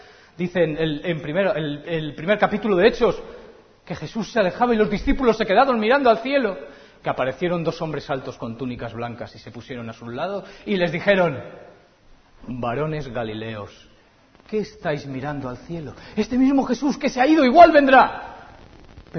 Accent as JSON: {"language": "Spanish", "region": "Basque Country", "country": "Spain", "said": "Sí, porque somos vascos, y el cielo lo sabe."}